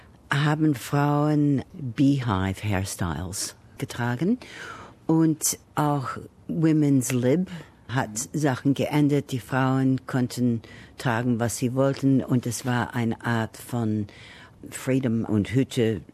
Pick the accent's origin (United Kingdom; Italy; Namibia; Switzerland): United Kingdom; England; German is a second language; now in Australia; Das passierte vor ungefähr 30 Jahren. Ich bin aus England nach Australien übersiedelt.